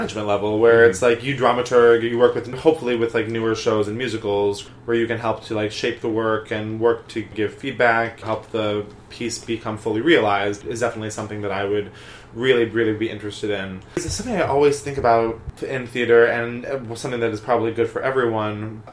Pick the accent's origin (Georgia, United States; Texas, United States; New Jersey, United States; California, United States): New Jersey, United States; also born or lived in New York; I mean, like, I spent my life growing up in New Jersey and New York.